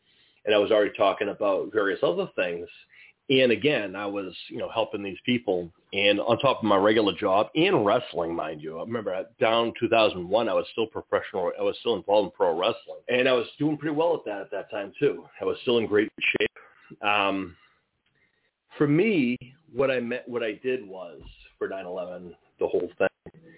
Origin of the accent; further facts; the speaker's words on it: Boston, Massachusetts, United States; in my area, I was from Boston, so I would call the Red Sox